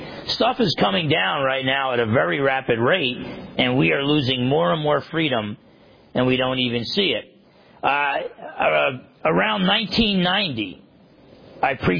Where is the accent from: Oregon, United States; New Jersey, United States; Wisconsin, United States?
New Jersey, United States; I grew up in New Jersey.